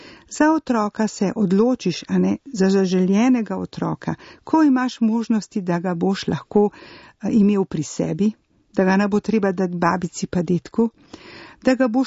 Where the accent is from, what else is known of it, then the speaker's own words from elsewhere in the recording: Grosuplje, Central Slovenia, Slovenia; Jaz bom povedala, da prihajam iz Grosuplja